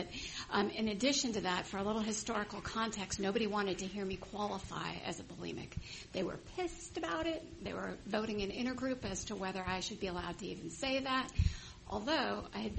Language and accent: English; Encino, California, United States; now in Oakland, United States; But I will say I grew up here. I grew up here in Encino